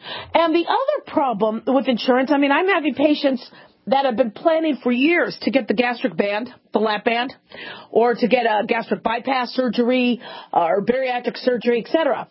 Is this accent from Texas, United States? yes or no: no; Las Vegas, Nevada, United States; Fisher from Las Vegas, Nevada. Ah, my hometown.